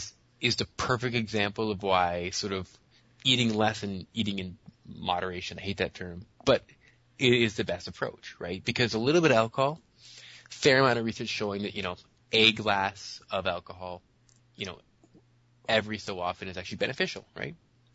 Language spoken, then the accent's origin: English; Canada; the pale is just from being Canadian.